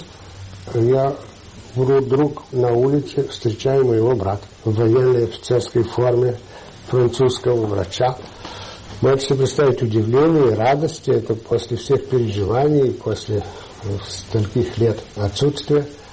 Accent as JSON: {"language": "Russian", "region": "Kyiv", "country": "Ukraine", "tie": "born there", "said": "Я родился в Киеве. Все дети родились в Киеве."}